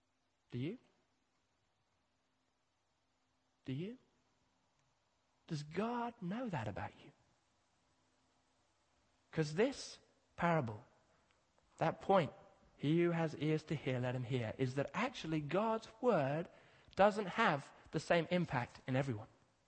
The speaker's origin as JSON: {"language": "English", "country": "Kenya", "tie": "born or raised there", "said": "but as I said, I grew up in Kenya where they get these black kites."}